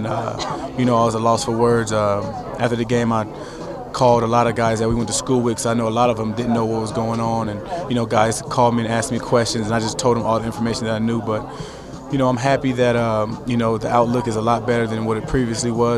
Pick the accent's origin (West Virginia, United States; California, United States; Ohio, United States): California, United States; You know what? I'm from the Bay Area. I grew up there. I was a Raiders fan